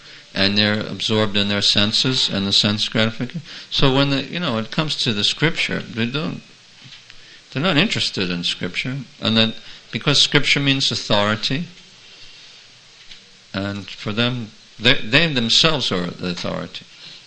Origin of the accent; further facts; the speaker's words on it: New York City, New York, United States; I grew up in Manhattan